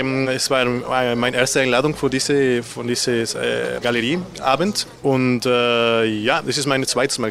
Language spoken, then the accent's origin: German; Mexico; German is a second language; Ich werde mexikanische Musik singen, weil ich komme aus Mexiko, ursprünglich